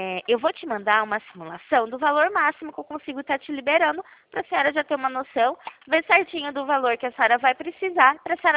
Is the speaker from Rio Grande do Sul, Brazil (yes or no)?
no; Pirassununga, São Paulo, Brazil; Sou de Pirassununga.